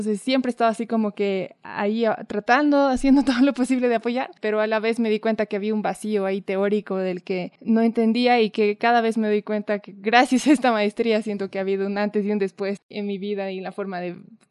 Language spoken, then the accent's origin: Spanish; La Paz, Bolivia; Bueno, yo soy boliviana, vengo de La Paz. Me dedico a hacer periodismo allá.